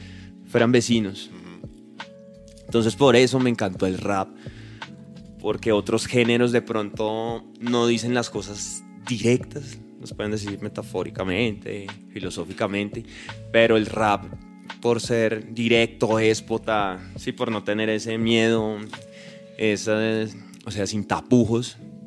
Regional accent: Usme, Bogotá, Colombia; vengo de la localidad de Usme

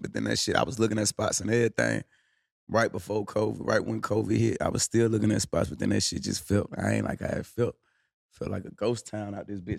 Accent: the South, United States; But I'm from the South, so, you know, it's completely different at the same time

